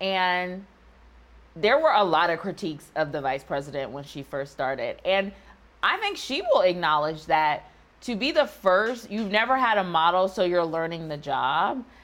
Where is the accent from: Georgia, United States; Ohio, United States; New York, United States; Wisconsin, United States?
Ohio, United States; there were big elections last year in 2023 in my home state of Ohio